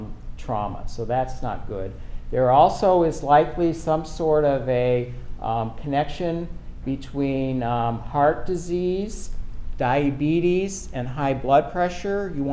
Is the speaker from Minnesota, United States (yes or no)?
yes; Minnesota, United States; born there; I was born in Minnesota.